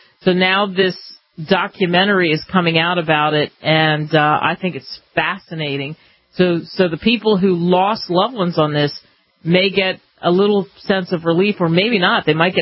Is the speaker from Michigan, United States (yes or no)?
no; New Jersey, United States; I was a big fan growing up in Jersey of The Sopranos.